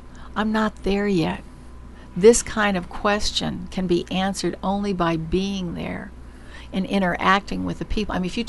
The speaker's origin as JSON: {"language": "English", "region": "Michigan", "country": "United States", "also_born_or_lived": "Alaska", "moved": "as an adult", "said": "Look, I'm from Michigan. I'm already an economic refugee."}